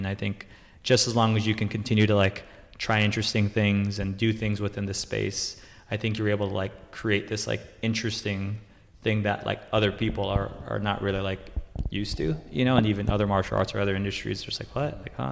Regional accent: Guam; also born or lived in Riverside, United States; my parents are both from Guam, and I was born in like in Riverside in like Inland Empire, right? So it's like, I was born there and I was kind of like hanging out in basically like the sticks, right? Until I was like fourth grade or something. I moved to Guam when I was like 10

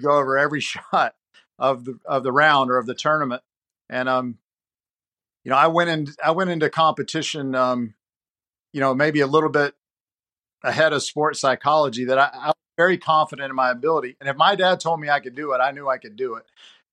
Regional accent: Charlotte, North Carolina, United States; born there; But I wanted to go to Carolina. I was born in Charlotte. I loved Tar Heel basketball my whole life.

